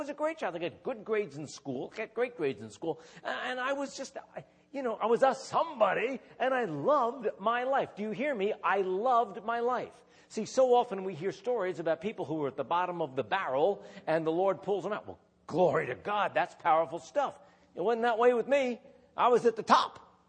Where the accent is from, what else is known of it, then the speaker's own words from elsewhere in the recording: Reading, Pennsylvania, United States; assistant to the mayor of my hometown, which is Reading, Pennsylvania.